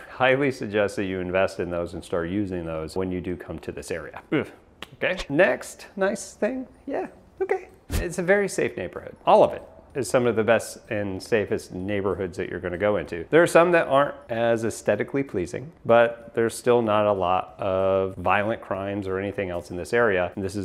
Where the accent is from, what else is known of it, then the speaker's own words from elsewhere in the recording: New York, United States; I'm from the Northeast and grew up in New York, so I tend to talk very fast.